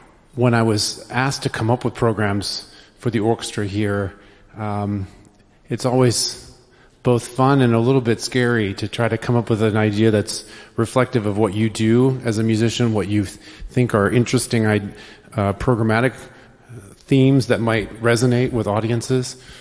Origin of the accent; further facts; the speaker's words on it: Michigan, United States; now in Baton Rouge, United States; But I'm a native Midwesterner. I grew up in Michigan and went to school at Western Michigan University